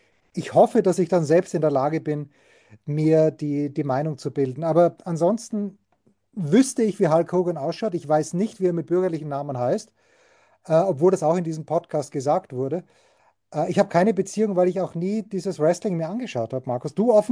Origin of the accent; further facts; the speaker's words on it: Austria; Und ich bin da groß geworden in Österreich.